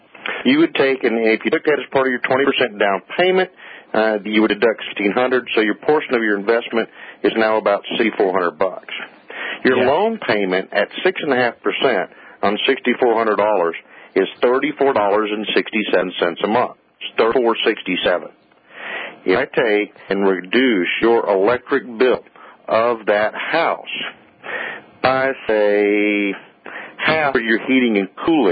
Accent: Florida, United States; Where I live is in North Florida between Jacksonville and Daytona Beach

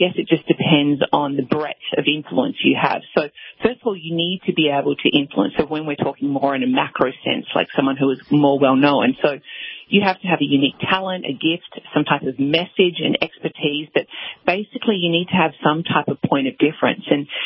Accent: Australia; Yeah, no, you're correct. The first time I'm from Australia.

